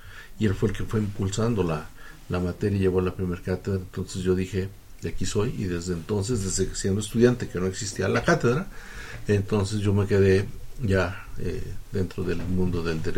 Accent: Chilapa, Guerrero, Mexico; yo soy de Chilapa, Guerrero, él es de Tixla.

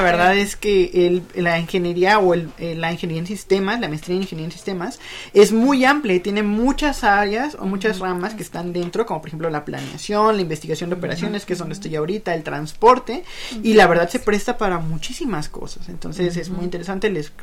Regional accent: Milpa Alta, Mexico City, Mexico; pues yo vengo de Milpa Alta, ¿no? Mi familia ha vivido en Milpa Alta por generaciones

